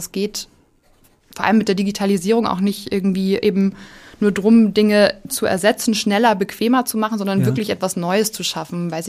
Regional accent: Southern Germany, Germany; Ich auch, komme auch aus Süddeutschland.

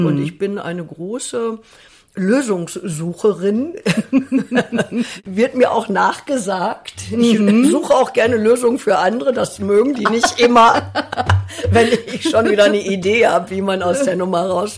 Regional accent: Lünen, North Rhine-Westphalia, Germany; born there; der Ton, der in dem Ort, wo ich geboren bin, Lünen in Westfalen, wo es halt früher auch noch Zechen gab und Bergarbeiter

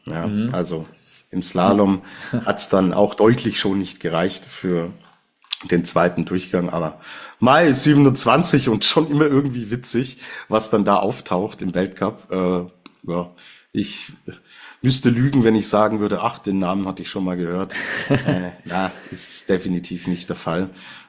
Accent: Baden-Württemberg, Germany; Aus wo ich herkomme, also wo meine Eltern auch noch leben, ja, da ist die Würth-Zentrale relativ nah in Künzelsau.

